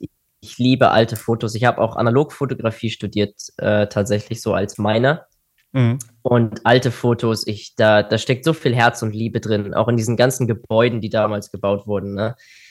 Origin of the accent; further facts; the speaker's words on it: Northern Germany, Germany; in Deutschland regnet es halt einfach so viel, vor allem aus dem Norden, wo ich herkomme